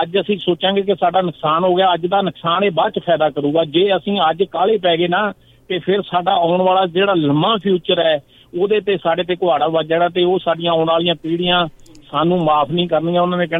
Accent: Punjab, India; ਉਸ ਧਰਤੀ ਨਾਲ ਸਾਡੇ ਸਾਂਝ ਹੈ, ਅਸੀਂ ਉੱਥੇ ਜੰਮੇ ਪਲੇ ਹਾਂ।

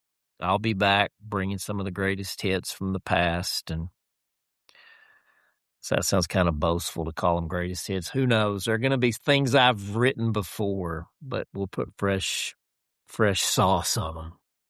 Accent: Dumas, United States; I have a funeral this afternoon in my hometown, getting to preside over the funeral, the celebration of life for an old family friend, Jan Farmer

